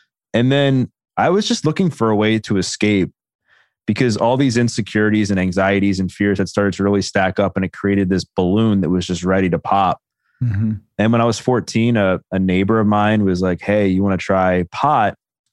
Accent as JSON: {"language": "English", "town": "Baltimore", "region": "Maryland", "country": "United States", "tie": "born or raised there", "said": "But, you know, I grew up in Baltimore. I still live within a few minutes of where I grew up."}